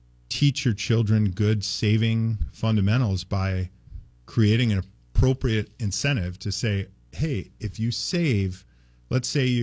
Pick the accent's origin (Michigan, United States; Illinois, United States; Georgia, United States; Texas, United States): Michigan, United States; I grew up in Michigan, but yes.